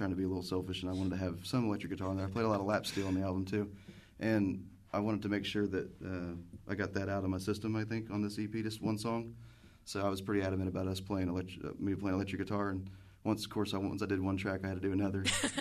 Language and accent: English; Miamisburg, Ohio, United States; Well, I grew up in Miamisburg, and I ended up moving back into the house that I grew up